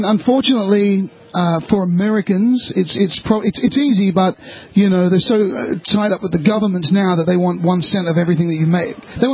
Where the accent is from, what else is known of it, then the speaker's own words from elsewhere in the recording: Australia; now in Mexico; I'm an Australian citizen. I live in Mexico.